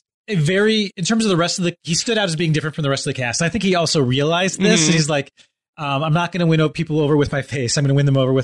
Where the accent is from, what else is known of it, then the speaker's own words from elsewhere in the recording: Michigan, United States; growing up in the Midwest in like West Michigan, camping was like just part and parcel of the experience.